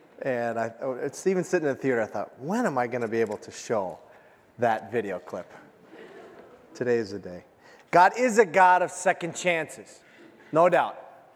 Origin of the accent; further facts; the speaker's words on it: United States; See, as an American, you think, you know, we think, I deserve a second chance.